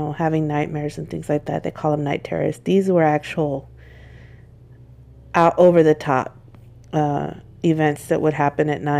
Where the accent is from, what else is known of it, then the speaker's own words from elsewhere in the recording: Texas, United States; I'm from North Texas